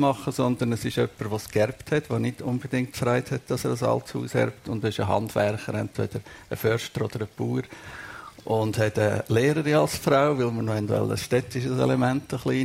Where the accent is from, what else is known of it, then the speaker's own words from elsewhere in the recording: Melchtal, Obwalden, Switzerland; Ich bin in Melchtl aufgewachsen, ein Dorf mit 200 Leuten und 50 Klosterfrauen. Es hatte ein Kloster.